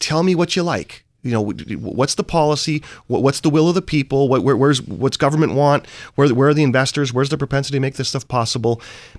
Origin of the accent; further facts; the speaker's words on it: Vancouver, British Columbia, Canada; I come from Vancouver, Canada, and I think it's pretty much the same around North America.